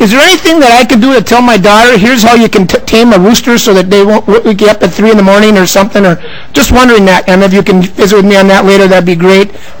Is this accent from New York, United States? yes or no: no; Brainerd, Minnesota, United States; I come from Brainerd. I represent Brainerd area, Brainerd, Bastrop, Crosby, Arrington, Nisswa